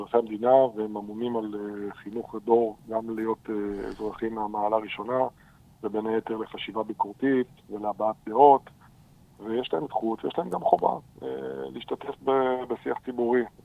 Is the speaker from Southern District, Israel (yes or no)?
no; Ra'anana, Central District, Israel; גדלתי ברעננה, אבל מים פה טעימים יותר.